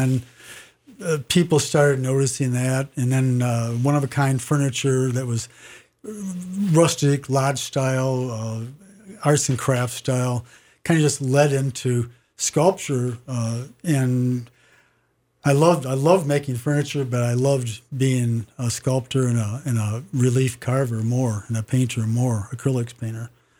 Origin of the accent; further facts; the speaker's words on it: Midwest, United States; Well, I was raised in the Midwest, and I was one of those youngsters that wanted to be away from my family as soon as possible.